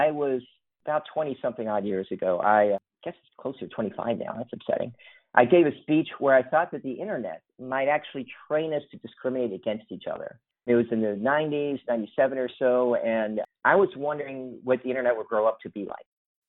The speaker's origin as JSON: {"language": "English", "region": "Kentucky", "country": "United States", "tie": "born or raised there", "said": "Well, my whole family was Republican, but back then in Kentucky, people didn't have anything against Republicans, but it's a very blue state."}